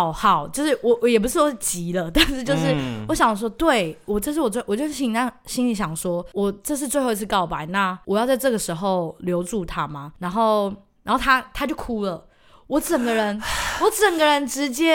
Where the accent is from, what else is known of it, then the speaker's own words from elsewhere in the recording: Taichung, Taiwan; 我是台中人嘛，然后我想要往南部。